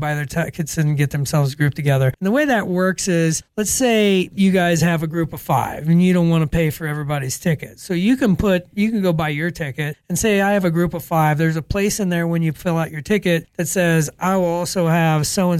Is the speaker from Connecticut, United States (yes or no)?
no; Ohio, United States; You know, because, you know, growing up in Ohio, the reason I started archery hunting at 15 years old was because you get 1 week with a shotgun.